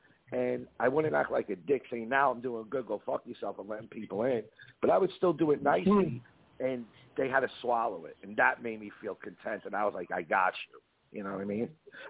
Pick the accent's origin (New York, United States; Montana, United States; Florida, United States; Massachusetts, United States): New York, United States; Bensonhurst; Now, I'm growing up in Bensonhurst.